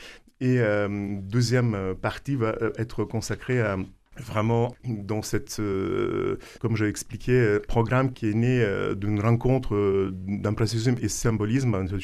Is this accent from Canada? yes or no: no; Lithuania; quand je me suis présenté que je venais de Lituanie